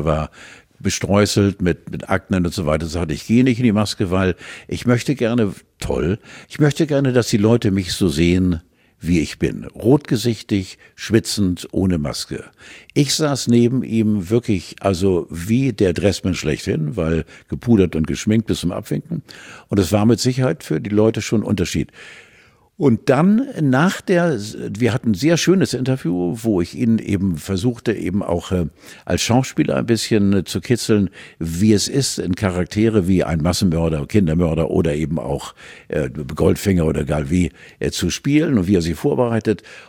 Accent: Mecklenburg-Vorpommern, Germany; Ich komme ja auch aus Pommern.

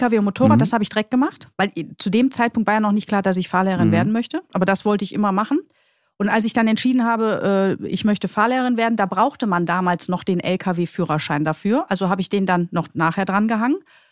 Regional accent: North Rhine-Westphalia, Germany; Ich komme aus dem Ruhrpott und das ist eine typische Arbeiterfamilie.

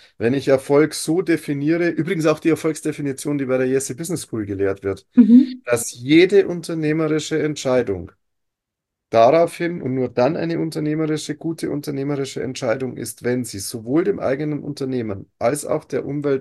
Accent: Bavaria, Germany; ich liebe meine Heimat Oberpfalz

